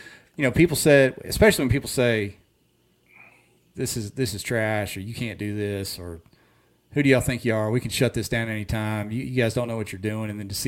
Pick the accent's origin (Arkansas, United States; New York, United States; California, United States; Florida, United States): Arkansas, United States; Twice on Dardanelle's the one I got to call out, and that's my home state.